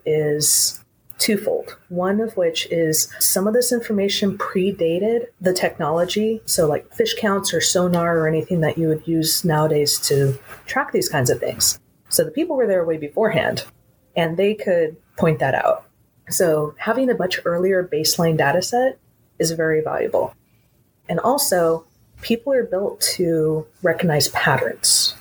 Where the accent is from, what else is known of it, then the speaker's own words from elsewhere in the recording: California, United States; My father worked for a tribe when I was growing up in the Northern California area